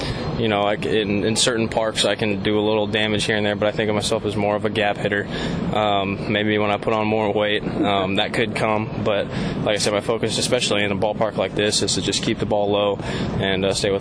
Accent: Long Beach, California, United States; So growing up in Long Beach, being able to watch Long Beach and then go there was a very cool thing for me.

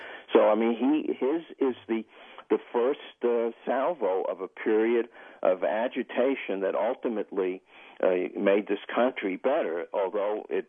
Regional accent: New York, United States; And my only sadness as a historian, as a New Yorker

